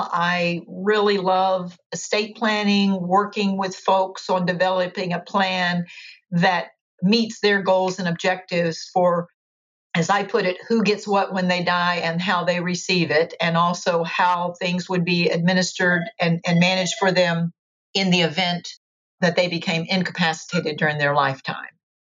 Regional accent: Tampa, Florida, United States; St. Petersburg versus Tampa, which is where I did most of my growing up.

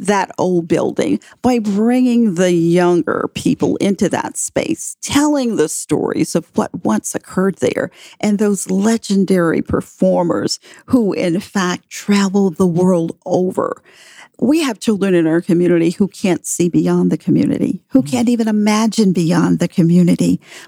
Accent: Savannah, Georgia, United States; as a youth growing up in Savannah, in fact, in segregated schools for quite some time

